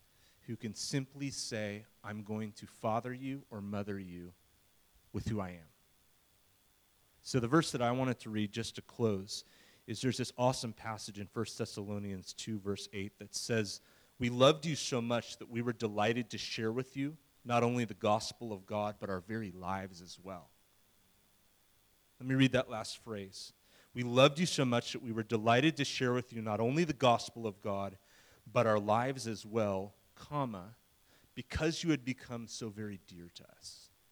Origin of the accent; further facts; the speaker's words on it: United States; just as an American, I'm married to a South African